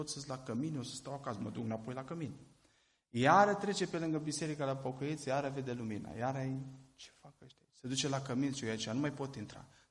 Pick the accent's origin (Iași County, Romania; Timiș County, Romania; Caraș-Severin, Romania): Caraș-Severin, Romania; Marga; now in Oțelu Roșu, Romania; Eu locuiesc, adică am locuit acolo, locuiesc la Oțelul, dar satul meu natal este Marga.